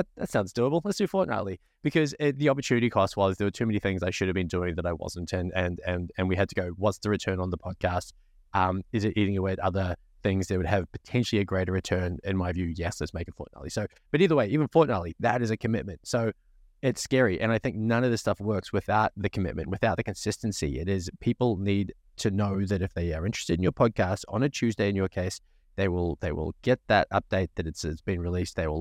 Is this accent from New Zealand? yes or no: yes; New Zealand; I'm from New Zealand originally, so we're Marmite.